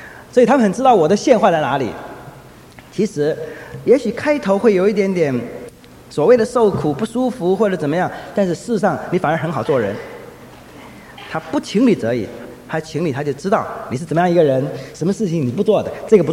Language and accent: Chinese; northern Taiwan, Taiwan; 那我是北部的，他住在学生宿舍，我因为住在北部在自己家里